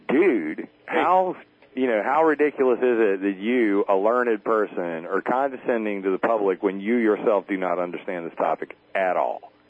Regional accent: the South, United States; I grew up in the South. Like, my hometown's 60% black people. I've listened to rap my whole life.

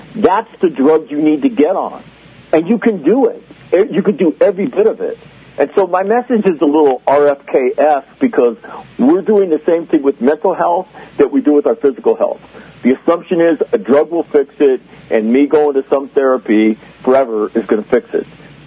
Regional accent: Sacramento, California, United States; We grew up in Sacramento. You know, my family and my, generations of my family there.

